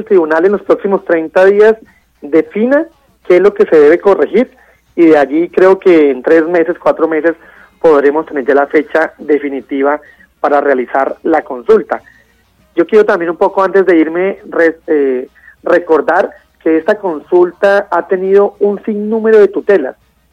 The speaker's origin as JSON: {"language": "Spanish", "region": "Tolima", "country": "Colombia", "said": "esa es una de las dificultades que tenemos como tolimenses y como colombianos"}